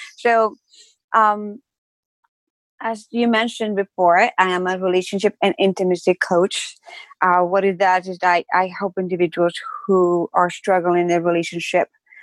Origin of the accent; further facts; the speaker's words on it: Ecuador; English is a second language; I grew up in Ecuador, that's my home country, that's where I have an accent